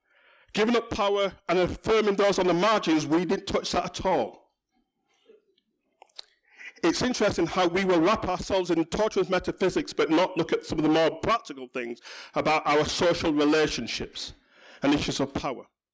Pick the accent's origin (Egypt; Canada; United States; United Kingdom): United Kingdom; Yorkshire and the Humber; I come from West Yorkshire, God's own county.